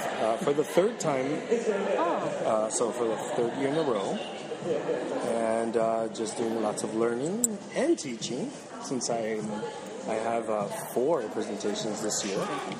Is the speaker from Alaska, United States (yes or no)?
no; Miami, Florida, United States; Miami, Florida.